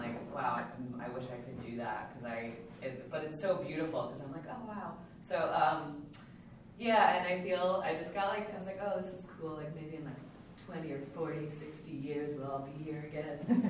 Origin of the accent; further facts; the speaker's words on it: Long Island, New York, United States; I think it was like right after college, I grew up on Long Island in New York